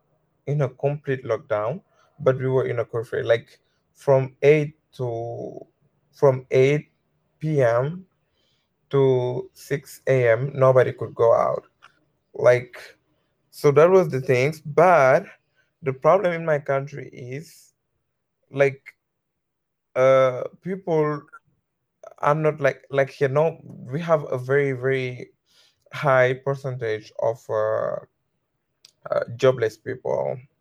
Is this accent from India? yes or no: no; Senegal; now in Oswego, United States; I am from Senegal. It is a country in West Africa. It is a very small country.